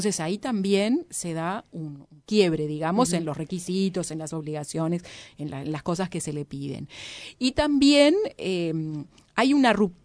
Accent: San José, Uruguay; now in Montevideo, Uruguay; Yo soy de San José. No soy de Montevideo.

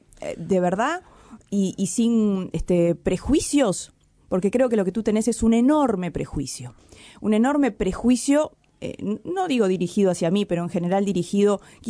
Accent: Uruguay; yo no soy brasileña, yo soy uruguaya

